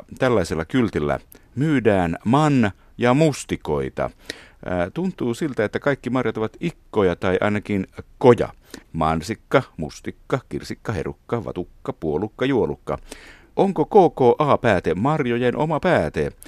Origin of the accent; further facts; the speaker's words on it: Karvia, Satakunta, Finland; Olen syntynyt ja varttunut Karviassa Pohjois-Satakunnassa